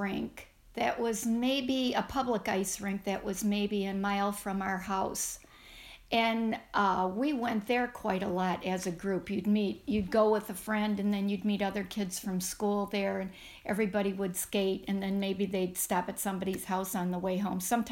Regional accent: Detroit, Michigan, United States; I grew up in Detroit, kind of on the outer fringe. It was very nice. I went to a neighborhood school that I could walk to.

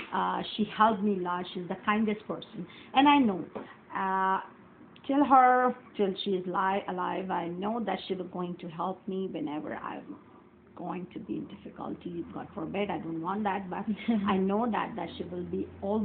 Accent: Lucknow, Uttar Pradesh, India; born there; English is a second language; I born in my favorite country, India, and I love my childhood. I born in Lucknow. And Lucknow is the capital of Uttar Pradesh.

